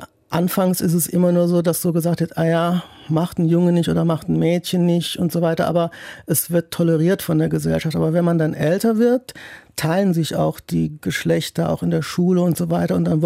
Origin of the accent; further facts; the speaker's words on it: Saarland, Germany; moved away as an adult; now in Cologne, Germany; Ich komme aus der Nähe von Saarbrücken, also eher einer so 50.000 Einwohner kleineren Stadt. Und da ist es mir dann auch irgendwie zu eng geworden. Da habe ich gemerkt, ich bin dann nach Köln gezogen, Anfang der 90er